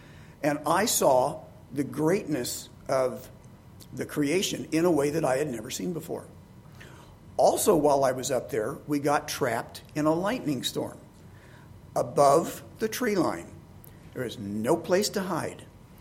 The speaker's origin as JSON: {"language": "English", "region": "Indiana", "country": "United States", "tie": "born or raised there", "said": "I grew up in Indiana, landlocked Indiana. The biggest body of water I ever saw was Lake Michigan, or Lake Schaefer, which was even a lot smaller than that."}